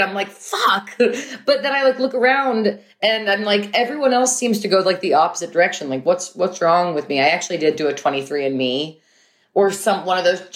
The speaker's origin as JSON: {"language": "English", "region": "New York", "country": "United States", "tie": "born or raised there", "said": "I mean, I grew up in New York and, you know, just kind of adjacent to so many kind of cultural events and things that were seen around the world."}